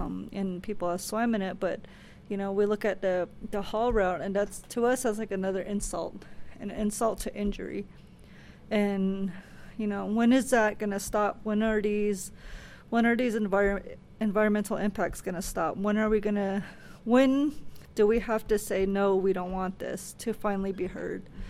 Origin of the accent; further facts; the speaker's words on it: Tuba City, Arizona, United States; And then from my perspective, growing up in Tuba City and seeing a mill site that was there, which my grandfather used to work